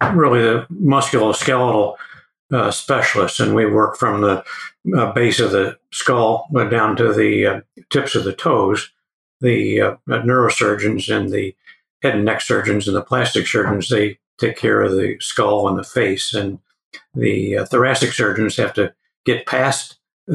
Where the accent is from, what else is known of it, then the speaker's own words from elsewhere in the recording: Kansas City, United States; I grew up enjoying being outside in the summertime, and I grew up in Kansas City.